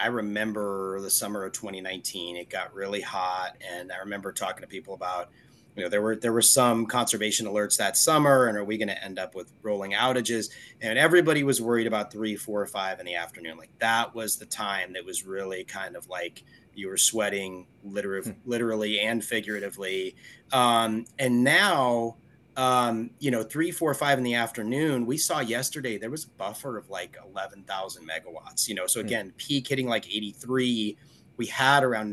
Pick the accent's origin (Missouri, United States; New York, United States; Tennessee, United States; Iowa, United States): Missouri, United States; St. Louis; So yeah, St. Louis is my hometown and big Cardinals fan and all that good stuff.